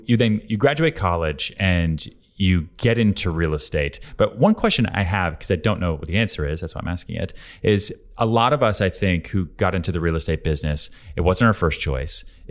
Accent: Houston, Texas, United States; born or raised there; also born or lived in Long Island / Boston; now in New York, United States

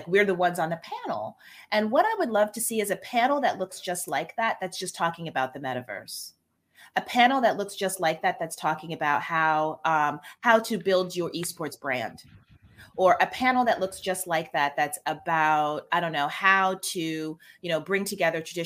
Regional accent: United States; I'm going to say American history because I'm American.

